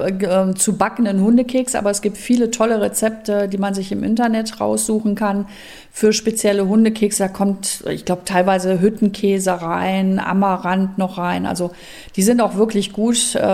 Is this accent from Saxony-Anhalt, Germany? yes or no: no; Velbert, North Rhine-Westphalia, Germany; also ich komme aus Velbert